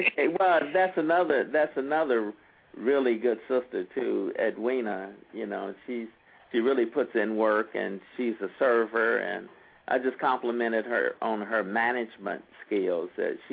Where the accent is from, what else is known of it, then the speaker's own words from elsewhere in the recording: Kansas City, Missouri, United States; And I didn't know that I was from the Midwest, from Kansas City